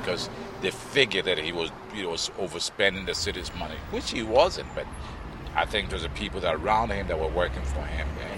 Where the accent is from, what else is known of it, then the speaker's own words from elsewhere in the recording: London, United Kingdom; also born or lived in Ghana; now in United States; Originally, I'm from Ghana, but I grew up in London. I came to the United States in 1979. I've been here over, I'd say, 38 years. I've lived in the D.C. metropolitan area. I originally went to California and I moved over here.